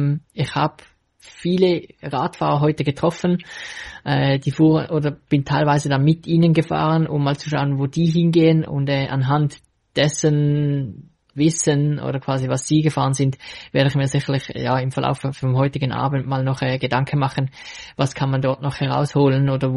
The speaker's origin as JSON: {"language": "German", "country": "Switzerland", "said": "Als Schweizer ist man sich ja schon eher gewohnt, dass es schnell mal hügelig sein kann und dass es nicht lange gerade Strecken gibt"}